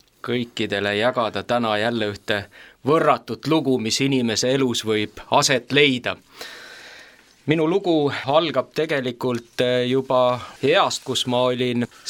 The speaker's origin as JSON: {"language": "Estonian", "town": "Sutu", "region": "Saare County", "country": "Estonia", "tie": "born or raised there", "said": "pärit olen ma siis Saaremaalt üles kasvanud Sutu külas Pihtla vallas sellel ajal."}